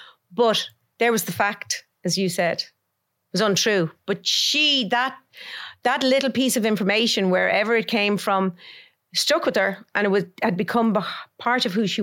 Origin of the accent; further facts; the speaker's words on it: Ireland; I do think it's a real challenge being Irish because you kind of get laughed at for doing that kind of stuff.